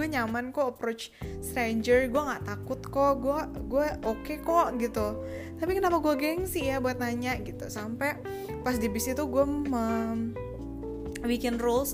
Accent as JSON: {"language": "Indonesian", "town": "Bandung", "region": "West Java", "country": "Indonesia", "said": "kayak dari Bandung juga ya, gue juga dari Bandung loh"}